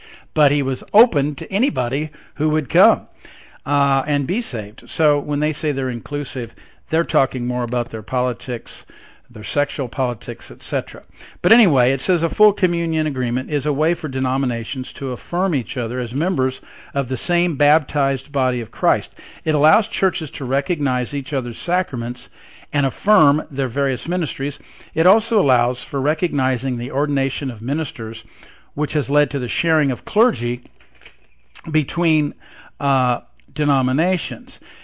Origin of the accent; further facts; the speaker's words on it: Evansville, Indiana, United States; I call it Hometown Heretics because Evansville is my hometown. This is where I was born.